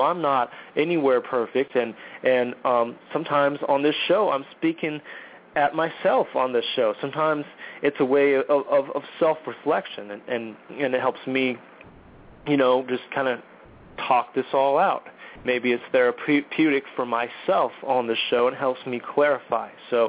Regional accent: United States; born there; I'm American. I'm born in this country. That's where I was born.

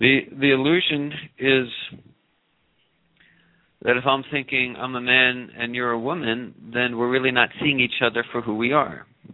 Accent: United States; born there; Because I was born in America.

